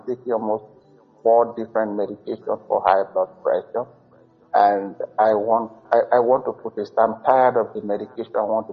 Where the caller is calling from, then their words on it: Canada; I'm calling from Canada.